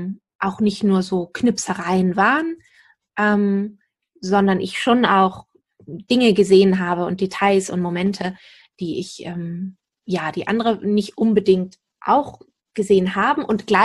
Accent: Lower Saxony, Germany; also born or lived in England / Hanover; geboren bin ich hier im Nachbarlandkreis des Landkreises, wo ich jetzt lebe. Tatsächlich bin hier wieder zurückgekehrt in diese Ecke, wo ich auch aufgewachsen bin, südlich von Hamburg. Bin nach der Schule nach England gegangen, habe da eine Weile gelebt, bin dann nach Hannover gegangen

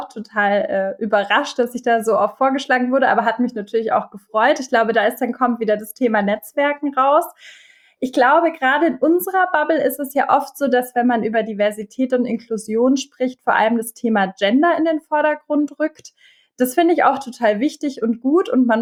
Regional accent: Bavaria, Germany; born there; now in Berlin, Germany; ich bin 33 Jahre alt oder jung, je nachdem. Bin Wahl-Berlinerin und gebürtige Bayerin.

